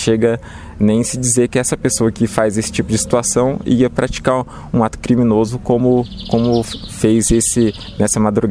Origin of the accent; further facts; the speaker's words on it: Cruzália, São Paulo, Brazil; Na minha cidade natal, né, que é Cruzália, também teve um grande furto de lápides lá, que placas, crucifixo e etc., que é uma cidade pequena também, né?